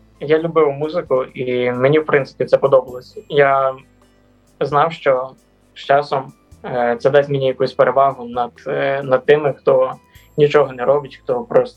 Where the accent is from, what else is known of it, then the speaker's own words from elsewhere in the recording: Ternopil, Ternopil Oblast, Ukraine; now in Kyiv, Ukraine; Я сам з Тернопіля, але навчаюся у Києві.